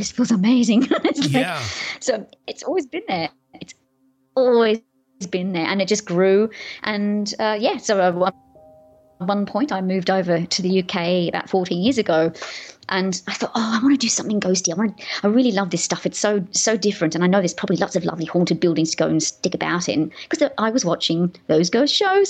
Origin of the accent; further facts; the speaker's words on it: Sydney, New South Wales, Australia; my sister and I, growing up in Sydney in Australia